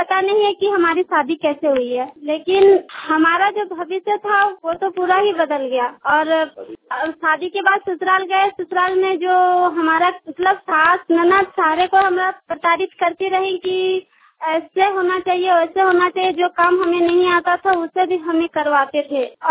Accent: Dumka, Jharkhand, India; और मैं दुमका बजरंग नगर की रहने वाली हूँ।

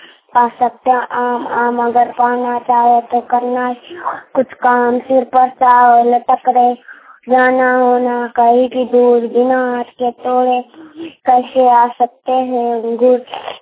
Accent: Jharkhand, India; ठाकुर गंजी, झारखंड का रहने वाला हूँ।

